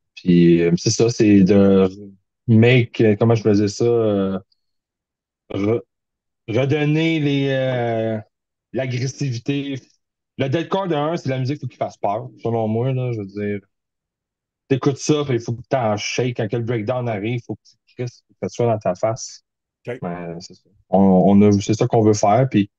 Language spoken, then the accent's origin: French; Montreal, Quebec, Canada; Nous, on vient de Montréal.